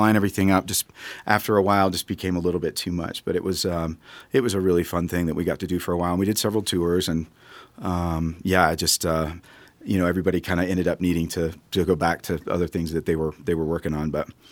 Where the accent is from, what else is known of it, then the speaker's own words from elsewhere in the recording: Washington, United States; now in Nashville, United States; About 17 years ago, I moved to Nashville and from the Northwest. I grew up in Washington State and moved to Nashville